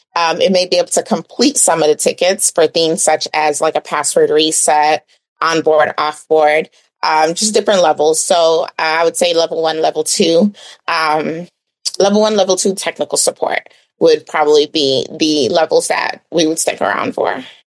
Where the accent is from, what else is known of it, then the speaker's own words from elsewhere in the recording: East Coast, United States; And then I come from the East Coast. So, you know, that's a different world. I'm now in the Midwest